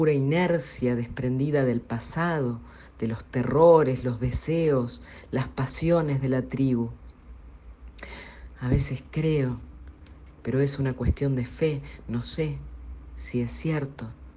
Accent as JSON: {"language": "Spanish", "town": "Resistencia", "region": "Chaco", "country": "Argentina", "said": "de Resistencia, Chaco, Argentina."}